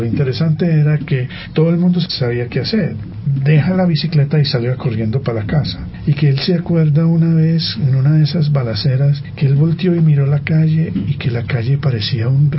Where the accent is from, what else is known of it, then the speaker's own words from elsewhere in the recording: Antioquia, Colombia; siendo tan enamorados como somos de nuestra identidad como paisas